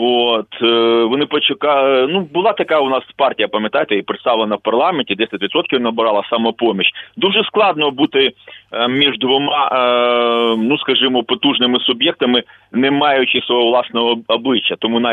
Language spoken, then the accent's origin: Ukrainian; Mykolaiv, Mykolaiv Oblast, Ukraine; Ну, героям слава і привіт землякам, я сам з Миколаєва.